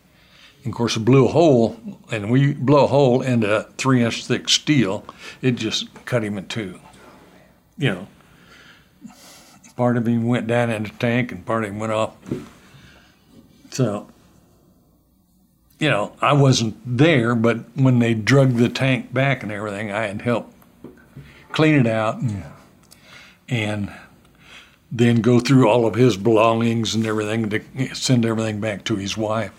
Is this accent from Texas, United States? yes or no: no; Olathe, Kansas, United States; My hometown is in Olathe, Kansas. It's right outside of Kansas City. So I was born and raised there.